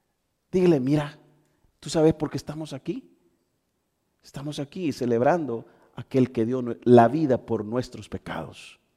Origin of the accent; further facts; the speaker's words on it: El Salvador; Como buenos salvadoreños, comemos panes con pollos todos hasta el fin del año